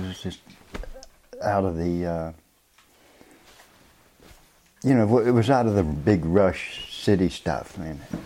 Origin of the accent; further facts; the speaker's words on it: Virginia, United States; moved away as an adult; now in Alaska, United States; I originally was from Virginia.